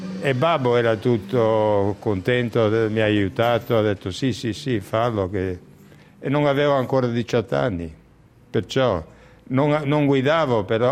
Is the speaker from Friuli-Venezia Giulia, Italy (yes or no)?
yes; Friuli-Venezia Giulia, Italy; first language Friulian; Italian is a second language; io non parlavo neanche l'italiano, perché a casa si parlava il friulano.